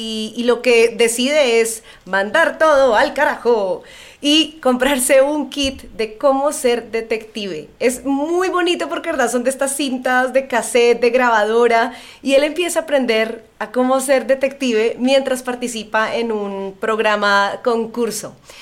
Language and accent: Spanish; Colombia; Yo soy colombiana, como lo saben